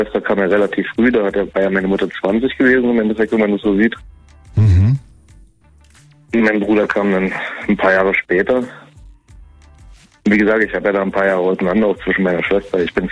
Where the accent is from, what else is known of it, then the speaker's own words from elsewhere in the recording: Berlin, Germany; born there; now in Karlsruhe, Germany; Gebürtig aus Berlin, jetzt aus Karlsruhe.